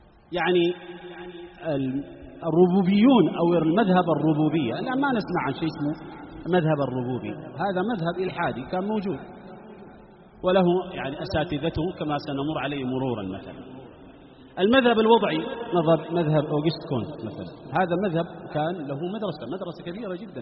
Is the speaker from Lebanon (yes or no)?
no; Sudan; رغم وجود من يريد إحياءه عندنا في السودان هنا